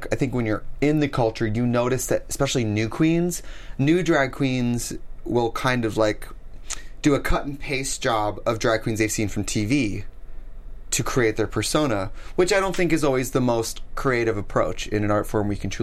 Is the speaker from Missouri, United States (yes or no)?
no; Wisconsin, United States; I'm from Wisconsin.